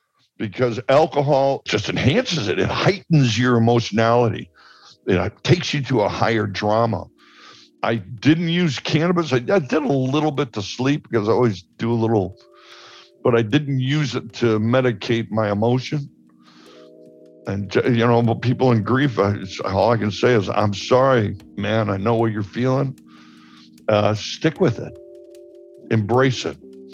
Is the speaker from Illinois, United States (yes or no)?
yes; Chicago, Illinois, United States; I had a fascination with Pablo Escobar because I'm from Chicago.